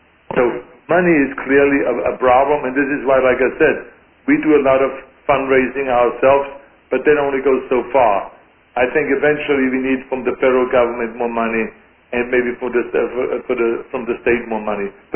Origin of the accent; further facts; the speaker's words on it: Austria; moved away as an adult; now in United States; I had the kind of education when I grew up in Austria, and I want every kid to have the same opportunities that I had when I came to America